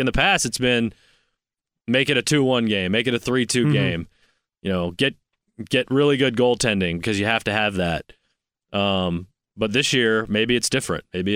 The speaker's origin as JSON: {"language": "English", "town": "San Francisco", "region": "California", "country": "United States", "tie": "born there", "said": "I've never been to that part of California. I was born in San Francisco."}